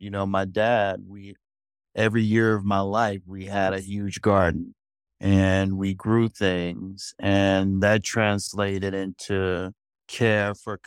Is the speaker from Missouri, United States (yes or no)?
yes; St. Louis, Missouri, United States; I grew up in St. Louis, Missouri, and most of the people who I grew up with, the elders had all come from southern states, had been sharecropping.